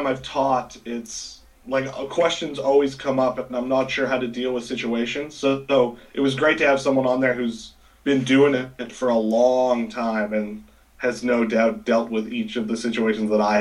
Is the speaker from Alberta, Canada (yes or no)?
yes; Edmonton, Alberta, Canada; here in my hometown of Edmonton, so I have a lot of musician friends who are all gigging around the city.